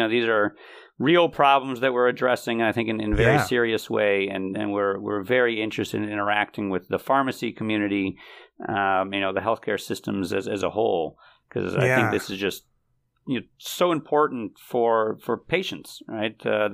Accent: San Diego, California, United States; also born or lived in Israel; I was born in Israel, and when I was three, to San Diego.

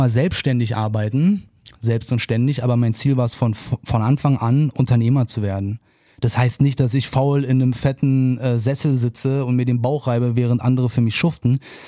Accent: Berlin, Germany; es fiel mir damals schon nicht schwer, als Berliner nach München zu gehen

